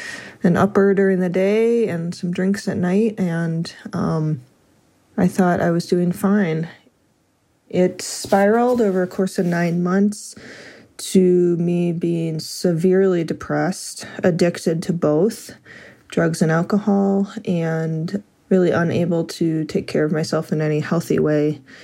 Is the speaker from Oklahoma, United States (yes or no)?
no; Idaho, United States; I'm from Idaho.